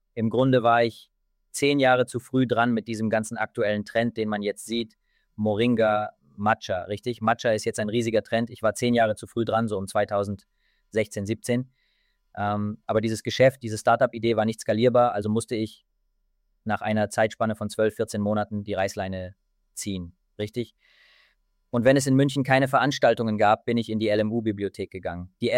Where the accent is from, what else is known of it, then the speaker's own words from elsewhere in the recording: India; German is a second language; moved away as an adult; now in Germany; Also im Grunde habe ich Maschinenbau in Mumbai studiert. Ich bin in Indien aufgewachsen. Ich lebe jetzt seit fast 15 Jahren in Deutschland.